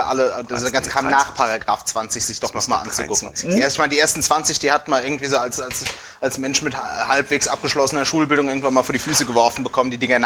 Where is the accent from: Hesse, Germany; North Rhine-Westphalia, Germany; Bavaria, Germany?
Hesse, Germany; Frankfurt; Ich komme aus dem Wahlbezirk, erinnere mich nicht dran.